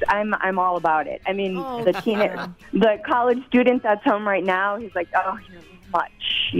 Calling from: Franklin, Wisconsin, United States; I'm calling from home in my kitchen, Franklin, Wisconsin.

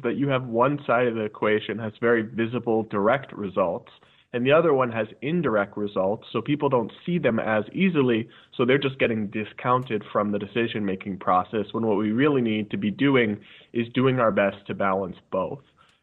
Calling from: Arlington, Virginia, United States; I agree, and I'm calling in from Arlington, Virginia, just outside D.C.

